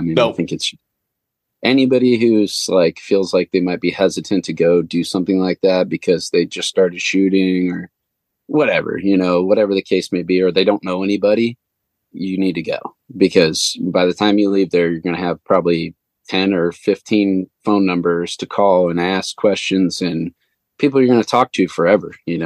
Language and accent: English; Ohio, United States; And, you know, Eric's from Ohio. I'm from Ohio.